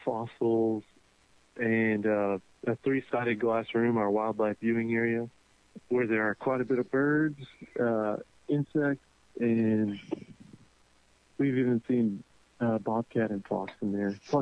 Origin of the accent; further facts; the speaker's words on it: Texas, United States; And I'm from West Texas, and I finally came back. And I never thought I'd be able to work in this capacity out here in West Texas